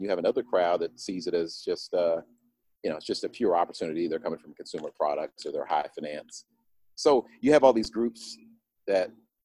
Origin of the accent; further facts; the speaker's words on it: Midwest, United States; I'm coming from the Midwest, so I had slacks on, a dress shirt.